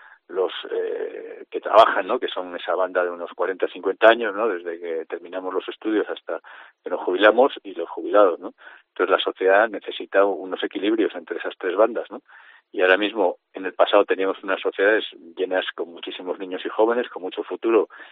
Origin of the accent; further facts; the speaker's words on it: Asturias, Spain; born there; Yo soy asturiano de nacimiento